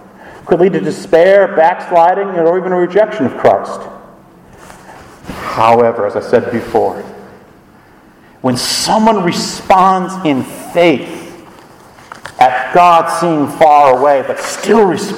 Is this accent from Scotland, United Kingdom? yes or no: yes; Scotland, United Kingdom; I'm Scottish. I like depressing things.